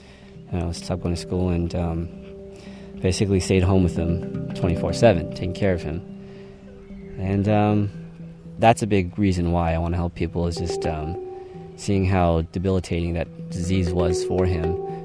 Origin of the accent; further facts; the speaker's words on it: El Sobrante, California, United States; I'm from El Sobrano, California.